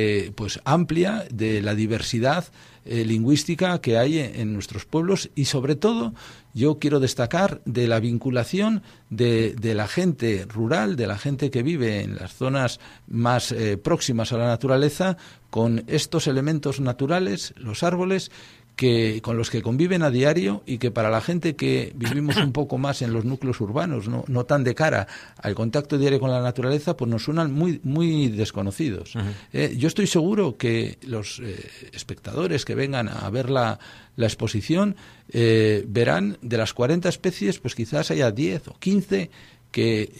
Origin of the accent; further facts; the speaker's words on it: Cantabria, Spain; accent: montañés; este caso le hemos querido hacer un guiño al patrimonio cultural inmaterial que supone nuestras palabras, nuestro dialecto montañés.